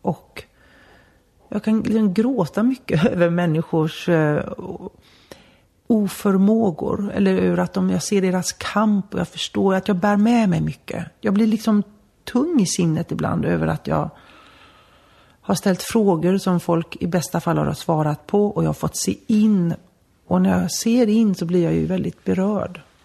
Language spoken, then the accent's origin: Swedish; Gothenburg, Västra Götaland County, Sweden; Då bodde jag hemma som mamma och pappa ute på öarna. Och då kunde jag ta färjan och bussen och spårvagnen upp till avenyn hemma i Göteborg.